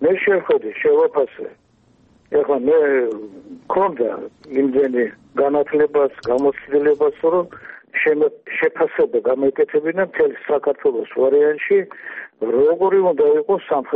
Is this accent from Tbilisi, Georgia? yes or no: yes; Tbilisi, Georgia; born there; მაგრამ მე ხომ თბილისში დავიბადე